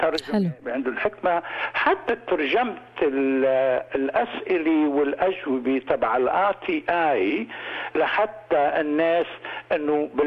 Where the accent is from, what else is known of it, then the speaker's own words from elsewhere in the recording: Lebanon; now in Australia; أنا جيت من لبنان بأوائل السبعينات وكان تقريبا بداية الحرب اللبنانية، قررنا أن نترك ونجي على أستراليا.